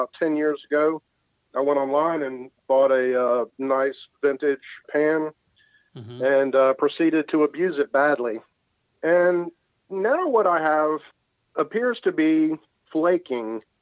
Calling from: Milledgeville, Georgia, United States; I'm calling from Milledgeville, Georgia.

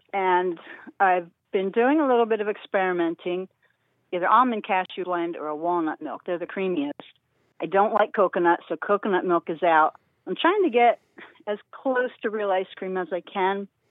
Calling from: Warminster, Pennsylvania, United States; I'm calling from Warminster, Pennsylvania.

